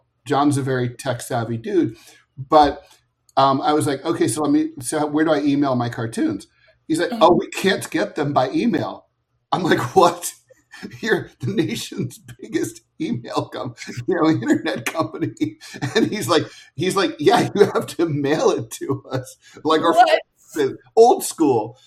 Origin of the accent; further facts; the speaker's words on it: Dayton, Ohio, United States; he lives – near my hometown of Dayton, Ohio now.